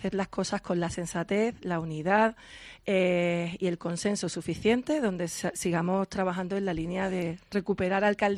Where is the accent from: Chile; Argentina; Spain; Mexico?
Spain; Andalusia